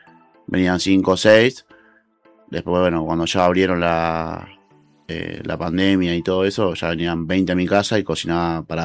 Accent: Lugano, Buenos Aires, Argentina; soy de Lugano, tengo una hamburguesería ya hace 5 años.

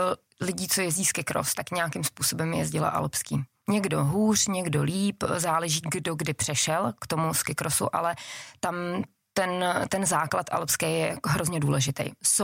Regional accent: Podkrkonoší, Czechia; Takže já jsem z Podkrkonoší a tam ještě v té době bývalo docela hodně sněhu i u nás na zahradě

